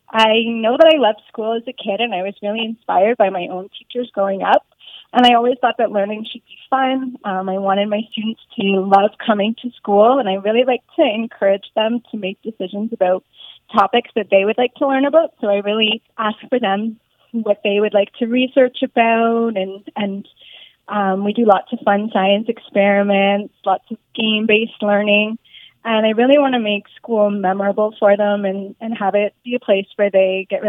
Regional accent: Norfolk, Ontario, Canada; I grew up in Norfolk, and then I went off to school for teaching at Brock University, and then I came back home to Norfolk

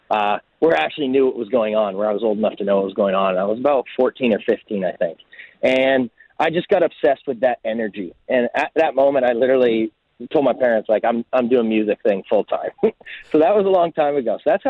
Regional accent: Waterloo, Ontario, Canada; I think I heard it for the first time in my hometown. I'm from Waterloo.

